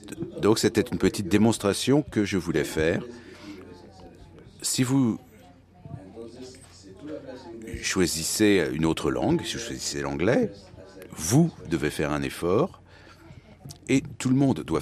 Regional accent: France; first language French; Je suis français, c'est ma langue maternelle, mais nous parlons ici l'anglais.

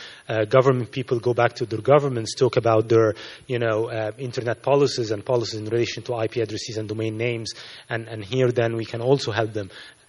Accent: Egypt; I come from Egypt, and I'm based in Egypt.

